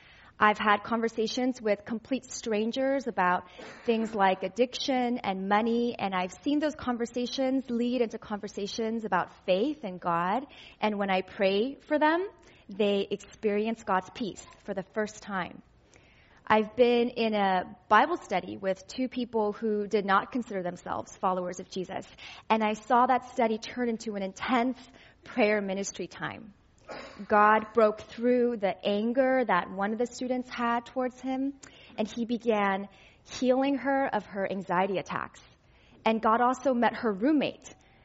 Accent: California, United States; I'm from the Silicon Valley. I like this place. I grew up here.

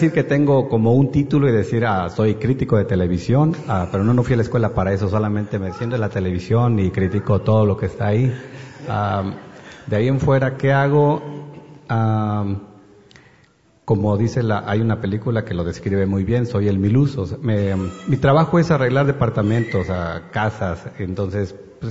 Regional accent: Mexico; Soy mexicano, okay.

